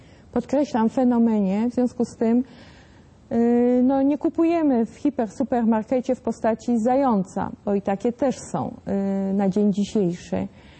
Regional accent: Greater Poland Voivodeship, Poland; Urodziłam się i wychowałam i wzrastałam w dwóch krainach geograficznych, historycznych i w dwóch obszarach kulturowych. Wielkopolska i Mazowsze. Mazowsze i Wielkopolska.

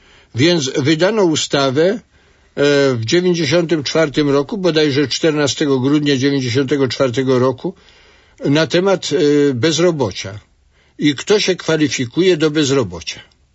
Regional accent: Masovian Voivodeship, Poland; bo na Mazowszu Północnym, w moich rodzinnych stronach tego nie widać.

